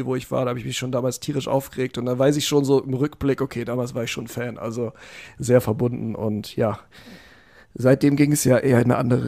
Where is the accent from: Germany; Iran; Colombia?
Germany; Bielefeld, North Rhine-Westphalia; also born or lived in Krefeld; Also ich bin in Krefeld geboren, bin aber die ersten 6 Jahre in Bielefeld aufgewachsen